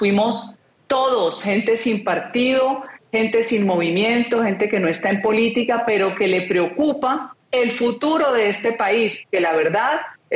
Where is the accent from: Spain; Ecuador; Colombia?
Colombia; Nosotros no estamos dispuestos como colombianos a comprarle la basura del socialismo del siglo XXI.